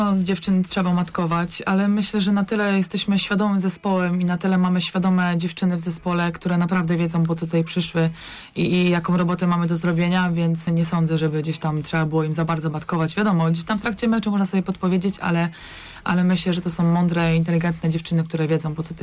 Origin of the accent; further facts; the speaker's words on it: Mogilno, Kuyavian-Pomeranian Voivodeship, Poland; also born or lived in Strzelno; Znaczy, jestem z Mogilna, a urodziłam się w Strzelnie.